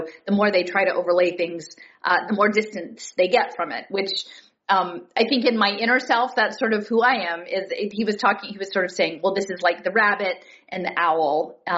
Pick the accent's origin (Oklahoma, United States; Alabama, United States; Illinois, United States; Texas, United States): Texas, United States; Fort Worth; born there; even though I was born in Fort Worth, Texas, I was actually conceived in Tulsa.